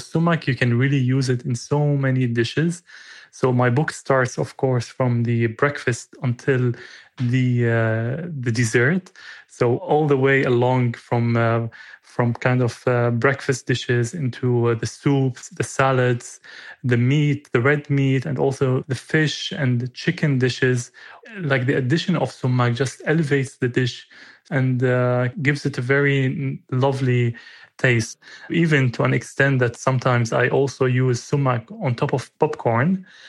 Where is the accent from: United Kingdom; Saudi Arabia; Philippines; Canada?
Saudi Arabia; English is a second language; also born or lived in Syria; I was actually born in Syria and then was exported directly to Saudi, where my parents were working. And I grew up in Syria, in Saudi, with the Syrian food and the Syrian food tradition.